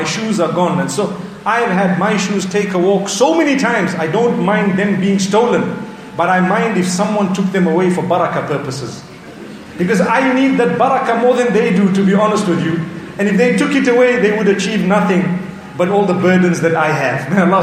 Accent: Norway; I came from Norway.

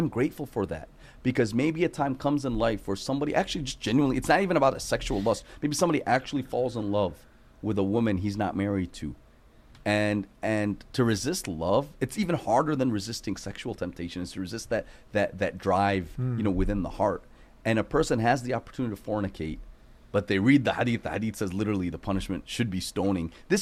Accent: United States; growing up in America, it's easy to feel tempted and seduced.

